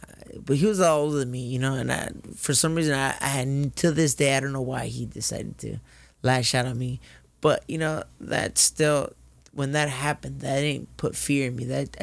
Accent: Santa Ana, California, United States; You know, growing up in Santa Ana.

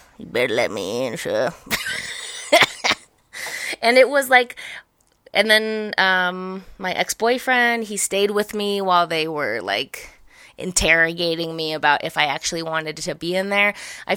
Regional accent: Colorado, United States; I said, " … I'm from Colorado."

